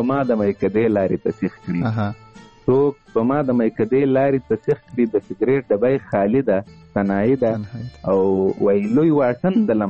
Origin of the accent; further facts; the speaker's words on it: Kandahar, Afghanistan; accent: Kandahari; چونکې زموږ کندهاري لهجه ده،